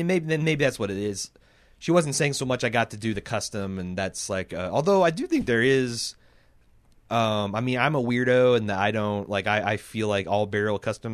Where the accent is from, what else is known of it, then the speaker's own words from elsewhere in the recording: Mooresville, Indiana, United States; Like, I grew up in Mooresville.